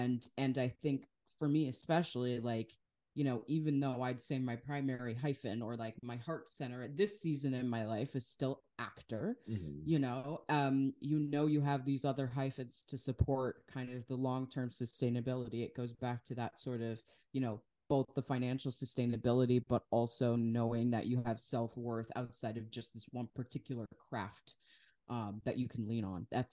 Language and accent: English; Wisconsin, United States; I'm from Wisconsin. And so Kenosha, what had happened there was really not far from where I lived